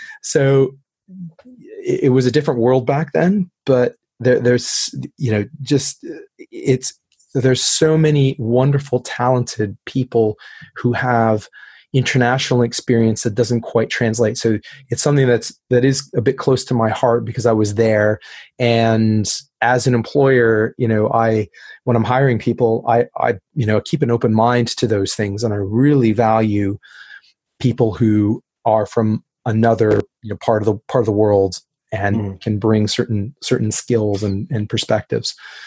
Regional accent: Canada; now in United Kingdom; I'm a Canadian and I've worked all over the world. I'm Canadian based in the UK.

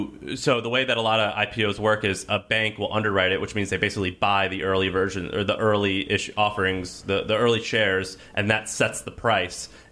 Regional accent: Midwest, United States; accent: Midwestern; And that's my Midwestern accent. I say Warsh.

